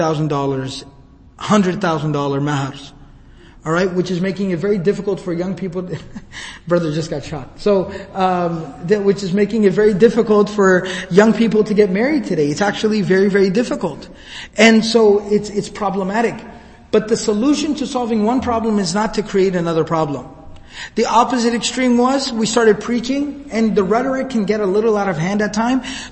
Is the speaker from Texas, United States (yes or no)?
yes; Dallas, Texas, United States; I was born and raised here in Dallas.